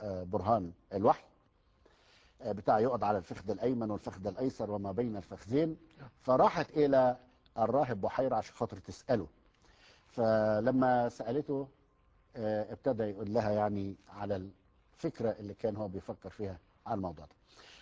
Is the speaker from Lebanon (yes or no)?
no; Egypt; أنا في مثل شعبي مشهور عندنا في مصر، مش عارف بقية البلاد العربية موجودة ولا لا